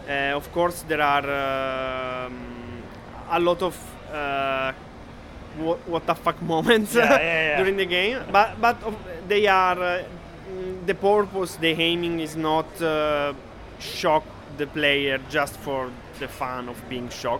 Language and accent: English; Italy; I'm from Italy